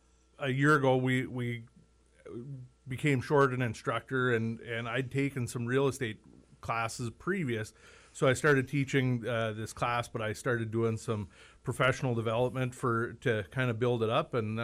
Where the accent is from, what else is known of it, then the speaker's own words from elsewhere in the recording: Fargo, North Dakota, United States; I grew up just outside of Fargo.